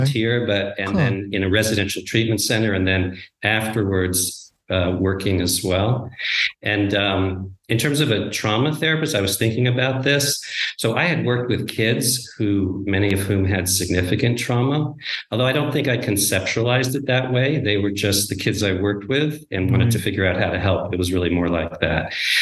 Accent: New Jersey, United States; now in San Francisco Bay Area, United States; I grew up in New Jersey, not too far outside of New York City. And I currently live in the San Francisco Bay Area and have for many years.

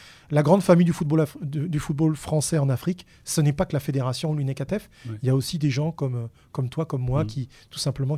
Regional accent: France; Je suis français, donc c'est normal que je les suive.

